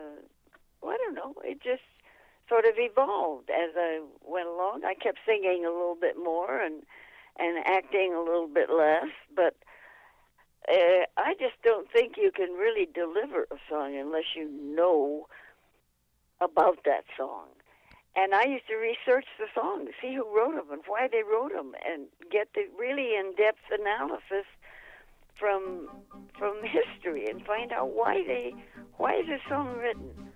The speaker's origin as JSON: {"language": "English", "town": "Tucson", "region": "Arizona", "country": "United States", "tie": "born or raised there", "said": "I grew up in Tucson, and I must have been in 25 different plays for the Tucson Little Theater."}